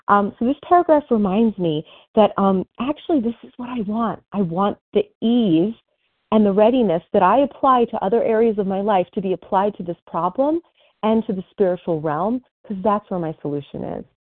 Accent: New Jersey, United States; I'm a recovered compulsive overeater from New Jersey.

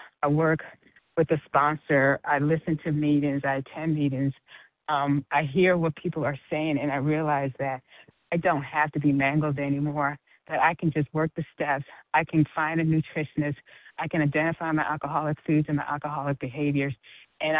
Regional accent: Georgia, United States; Good morning, family. … I am from Georgia.

